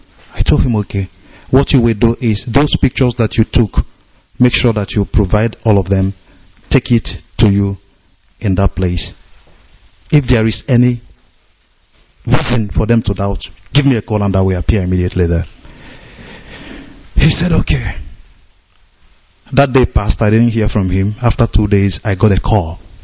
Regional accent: Onitsha, Anambra, Nigeria; I hail from Onichado, Umude village in Onichado, Biafra land.

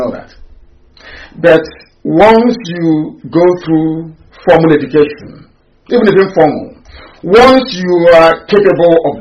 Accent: Biafra, Nigeria; I am a black person. I am from Africa. I am a Biafran.

